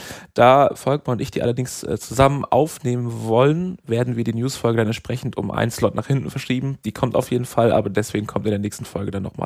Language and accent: German; Solingen, North Rhine-Westphalia, Germany; Ich wohne ja gebürtig in Solingen